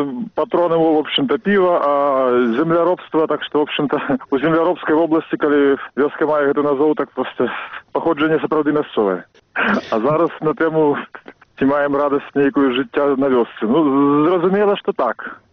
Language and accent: Ukrainian; Minsk, Belarus; Я народився в городі. Я народився в Менску і жив там 26 років.